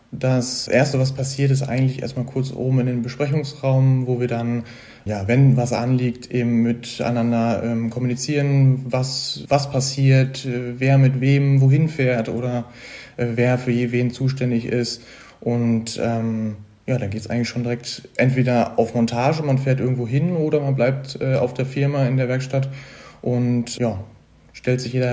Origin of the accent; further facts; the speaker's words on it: Brilon, North Rhine-Westphalia, Germany; born there; now in Kreuztal, Germany; bin für meine Ausbildung dann erst vor knapp 2 Jahren hier hingezogen. Das heißt, ich bin gebürtig aus Brilon, das ist im Hofsauerlandkreis